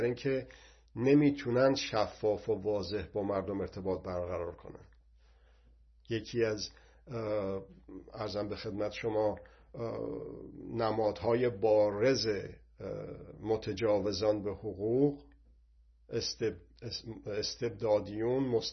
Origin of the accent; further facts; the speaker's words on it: Iran; ما ایرانی هستیم